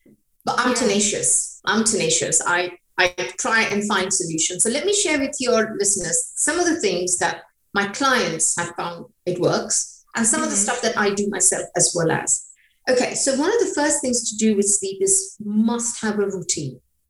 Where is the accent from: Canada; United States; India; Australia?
India; You know, I'm an Indian, and I grew up in a Hindu household.